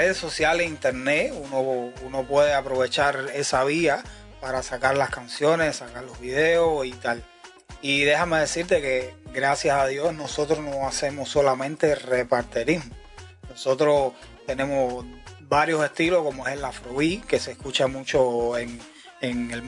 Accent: Cuba; Nosotros somos cubanos y tenemos esa picardía, eso sale natural.

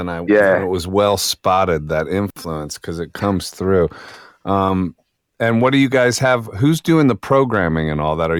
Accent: Ohio, United States; also born or lived in New York; now in Arizona, United States; Well, I mean, I'm from Ohio. I lived in New York for 25 years, and now I'm in Arizona, you know?

